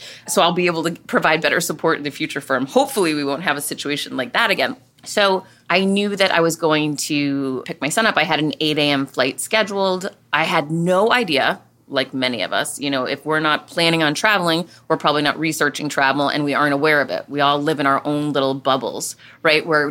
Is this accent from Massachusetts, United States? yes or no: yes; Massachusetts, United States; And I grew up in Massachusetts, right?